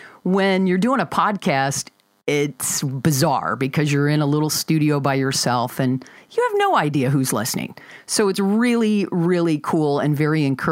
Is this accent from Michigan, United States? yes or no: yes; Michigan, United States; So I grew up in the Thumb, about 7 miles off of Lake Huron, in an extraordinary, cool, just awesome little rural town.